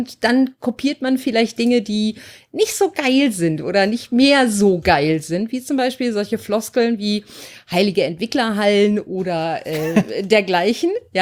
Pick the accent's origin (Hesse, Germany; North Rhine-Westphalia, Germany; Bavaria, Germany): North Rhine-Westphalia, Germany; Ich komme aus der Gegend